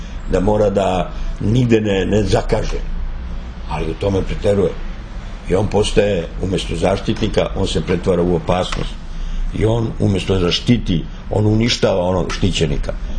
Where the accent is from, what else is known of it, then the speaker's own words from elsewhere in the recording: Belgrade, Serbia; also born or lived in Montenegro; ja sam samo rođen u Crnoj Gori i kao dete sam doveden u Beograd. Ja sam čitav život proveo u Beogradu, ali nikad tu vezu sa Crnom Gorom nisam prekidao.